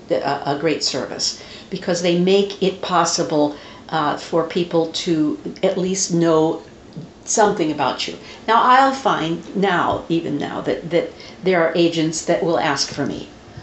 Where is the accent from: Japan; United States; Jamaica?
United States; Indiana; moved away as an adult; She was and I'm from Indiana, so I'm, you know, I mean, what you sees is what you gets, kind of.